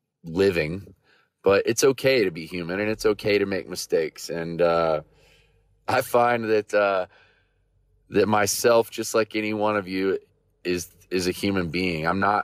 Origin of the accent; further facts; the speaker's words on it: Vero Beach, Florida, United States; as a surfer, as a kid growing up in Vero Beach, Florida, on the beach